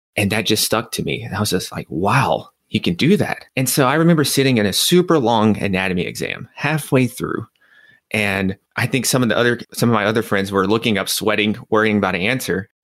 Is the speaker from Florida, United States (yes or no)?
no; Nashville, Tennessee, United States; because I'm from Nashville, Tennessee, and New York City. Those are two totally different places.